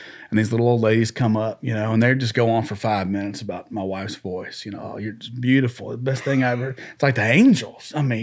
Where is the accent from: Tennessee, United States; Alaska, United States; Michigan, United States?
Tennessee, United States; Nashville; Well, like I said earlier, I grew up in Nashville, and when I was a kid, my dad worked for Opryland.